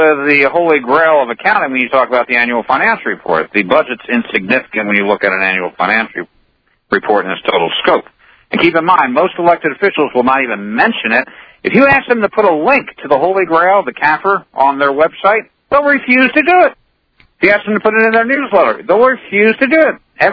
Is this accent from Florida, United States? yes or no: no; Arizona, United States; I am sitting here stuck in New Jersey. Can't go back to Arizona, which is my home state.